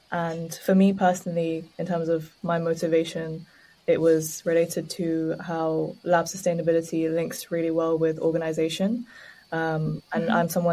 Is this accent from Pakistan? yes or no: yes; Pakistan; English is a second language; now in London, United Kingdom; So originally I'm from Pakistan, and I moved to London almost 14 years ago now.